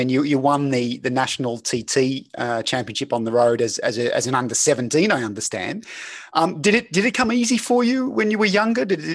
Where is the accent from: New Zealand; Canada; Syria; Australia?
Australia; Southeast; as an Australian, you know, I grew up in the Southeast